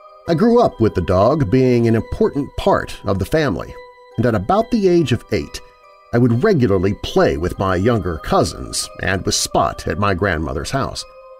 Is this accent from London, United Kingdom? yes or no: yes; Chislehurst, London, United Kingdom; This story is completely true from my days growing up near Chislehurst, Kent.